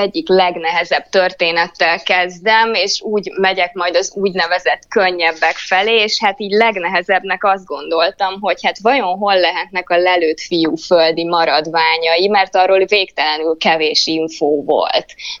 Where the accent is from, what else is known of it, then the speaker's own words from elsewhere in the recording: Balassagyarmat, Nógrád, Hungary; born there; Balassa gyarmati születésű vagyok